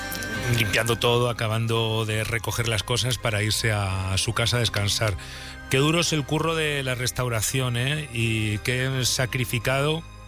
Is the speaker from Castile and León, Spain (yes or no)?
yes; Burgos, Castile and León, Spain; A ver lo que nos cuenta nuestra corresponsal en mi tierra, en Burgos